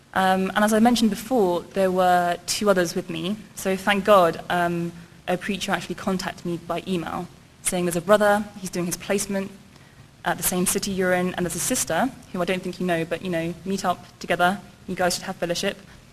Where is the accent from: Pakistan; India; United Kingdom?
United Kingdom; Cambridge, East of England; I'm from the UK, Cambridge. You'd probably tell from my accent.